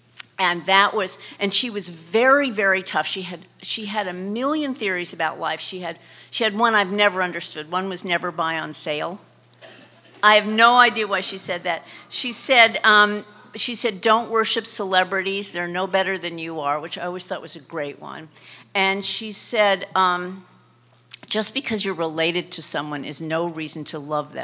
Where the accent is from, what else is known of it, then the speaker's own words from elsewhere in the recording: Beverly Hills, California, United States; I grew up in Beverly Hills. My parents were screenwriters